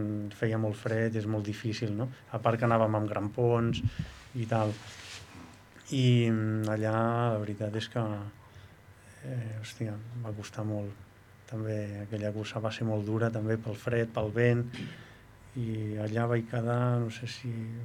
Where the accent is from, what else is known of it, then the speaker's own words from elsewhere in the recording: Estana, Catalonia, Spain; jo sóc d'Estanes, d'un poble d'allà, de la Cerdanya